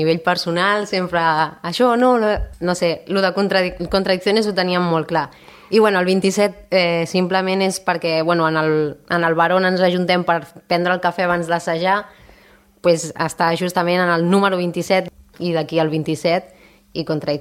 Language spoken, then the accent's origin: Catalan; Granollers, Catalonia, Spain; i jo sóc de Granollers, és a dir, estem una mica repartits